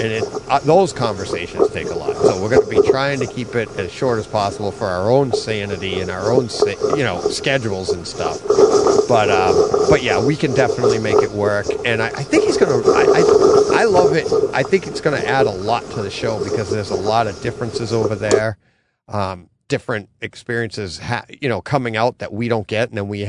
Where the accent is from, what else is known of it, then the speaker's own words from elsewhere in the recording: Boston, Massachusetts, United States; accent: Boston; that's my Boston accent, wicked nervous.